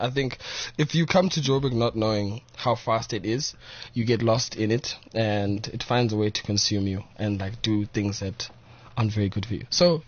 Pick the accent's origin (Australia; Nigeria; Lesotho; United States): Lesotho; Maseru District; now in Johannesburg, South Africa; No, just out of Maseru. Like, it's a 15, 20-minute drive.